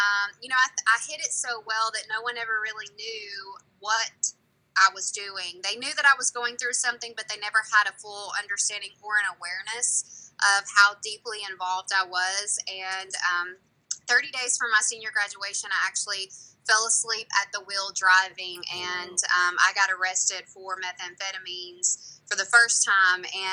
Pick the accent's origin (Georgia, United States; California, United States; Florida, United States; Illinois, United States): Georgia, United States; I'm from Northwest Georgia.